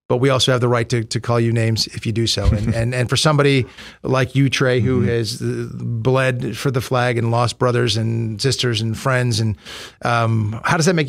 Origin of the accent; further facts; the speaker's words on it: United States; And then you see American troops as an American.